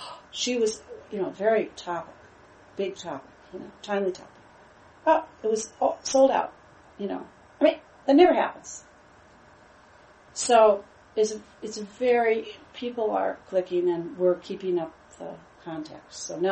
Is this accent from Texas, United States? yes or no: no; Racine, Wisconsin, United States; We're from Racine, and she's from New York